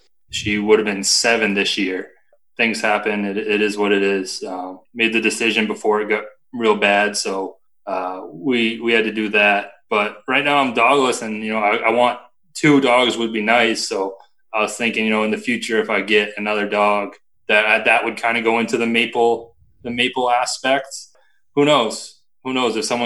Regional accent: New Hampshire, United States; I grew up in Lakes region, right next to Lake Winnipesaukee.

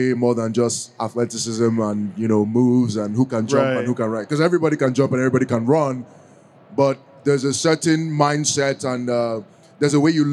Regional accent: Nigeria; the reason why we're authentically Nigerian is because we are Nigerian.

